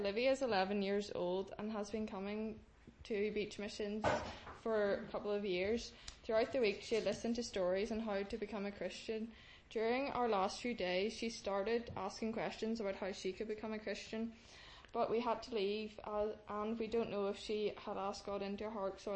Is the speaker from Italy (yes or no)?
no; Crossgar, Northern Ireland, United Kingdom; Well, I'm from Crossgar.